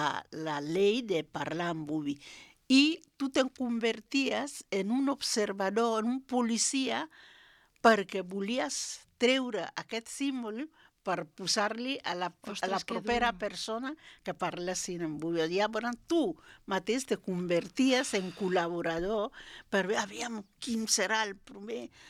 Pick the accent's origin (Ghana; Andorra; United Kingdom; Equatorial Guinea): Equatorial Guinea; Bioko Norte; now in Spain; el meu poble està a 9 quilòmetres de Malabo. Malabo és la capital.